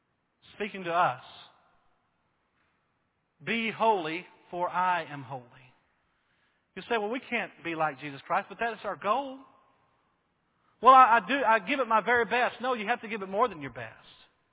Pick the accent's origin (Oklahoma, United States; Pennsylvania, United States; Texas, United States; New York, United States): Oklahoma, United States; Duncan; There was a family here Sunday from Duncan, Oklahoma, from my hometown, where my parents, from where my papa and my grandma had the farm, and now my dad and mom live there.